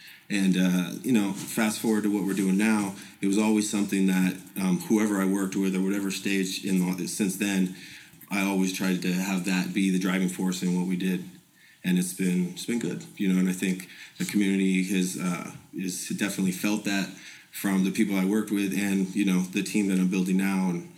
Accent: Sacramento, California, United States; also born or lived in Bay Area; And so, born and raised in Sacramento, City of Trees. Shout out to City of Trees. And I went to the Bay Area when I was about 20, started doing real estate.

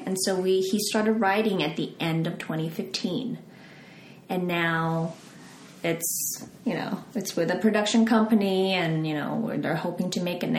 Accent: Australia; moved away as an adult; also born or lived in Korea; now in United States; I'm not from here. I was born in Korea. I grew up in Australia. And then I came here about like 7-8 years ago for grad school.

